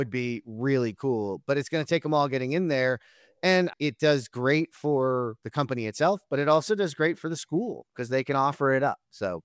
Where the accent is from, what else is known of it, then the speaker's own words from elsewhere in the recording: New Jersey, United States; And for those that don't know, I'm from New Jersey originally. So we're getting back onto the East Coast into my territory.